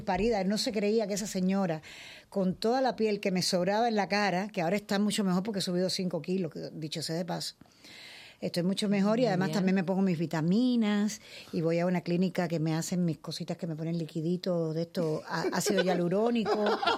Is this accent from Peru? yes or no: no; Cuba; moved away as an adult; Yo me fui de Cuba porque estaba viviendo un periodo especial en Cuba, año 1990